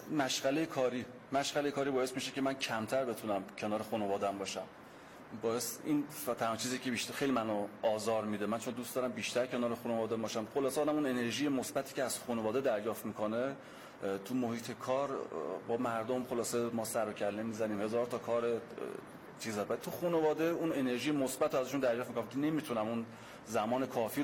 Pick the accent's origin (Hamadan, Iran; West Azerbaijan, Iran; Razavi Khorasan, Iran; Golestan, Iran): Golestan, Iran; Gorgan; now in Tehran, Iran; من اهل استان گلستانم.